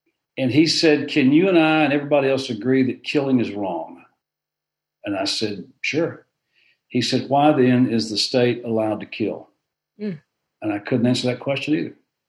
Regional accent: Arkansas, United States; born there; I was born in Northern Arkansas

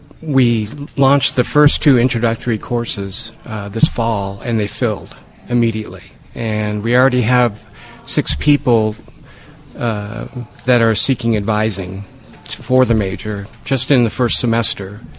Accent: Oregon, United States; Well, I'm originally from Oregon, went into the Peace Corps, Guatemala in 1984

